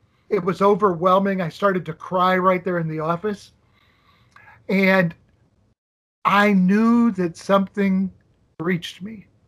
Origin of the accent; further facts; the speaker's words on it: Nebraska, United States; And I was from the Midwest, Nebraska.